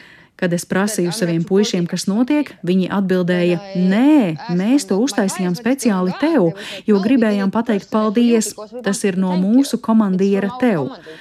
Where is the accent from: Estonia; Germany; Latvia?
Estonia; Es nevēlos, lai manā dzimtenē būtu karš, man nav nekādu plānu pamest Igauniju, es mīlu Igauniju, es gribu aizsargāt Igauniju.